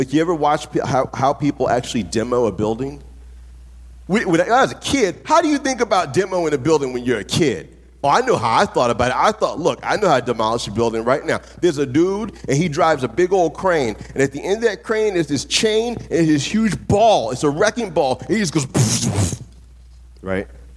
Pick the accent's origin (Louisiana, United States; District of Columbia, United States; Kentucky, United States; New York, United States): Louisiana, United States; New Orleans; I'm from New Orleans, and Alyssa and I got wiped in Katrina and did relief work in after Hurricane Katrina.